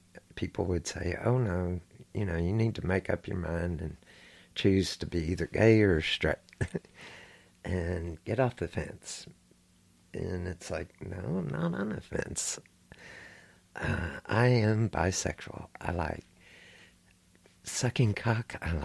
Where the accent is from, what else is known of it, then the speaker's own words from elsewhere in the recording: Houston, Texas, United States; I grew up here in Houston, Texas.